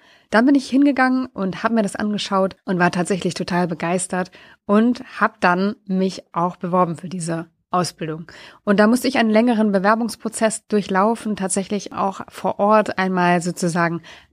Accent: Wolfsburg, Lower Saxony, Germany; Letzte Woche war ich für einen Tag in meiner alten Heimat, nämlich in der Nähe von Wolfsburg.

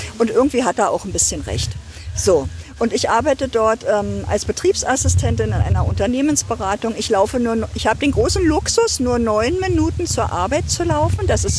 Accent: Ludwigsfelde, Brandenburg, Germany; now in Potsdam, Germany; Also ich bin eine gebürtige Ostdeutsche und aufgewachsen in Ludwigsfelde. Das ist 18 Kilometer von Potsdam weg und bin dann vor wahrscheinlich 25 Jahren mit meinem Mann nach Potsdam gezogen.

